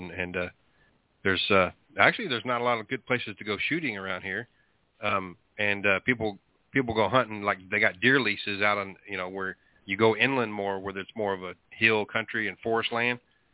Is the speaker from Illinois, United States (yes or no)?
no; Temple, Texas, United States; he lived at one point in the Central Texas area where I grew up in Temple, Texas